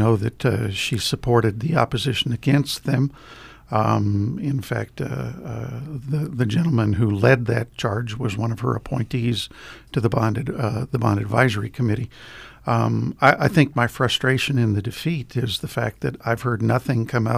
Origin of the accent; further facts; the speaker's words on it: Frankenmuth, Michigan, United States; I was born and raised in Michigan, a small town called Frankenmuth.